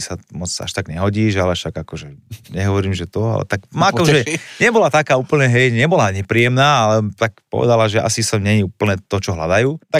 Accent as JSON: {"language": "Slovak", "town": "Žilina", "region": "Žilina Region", "country": "Slovakia", "said": "ja som bol zo Žiliny"}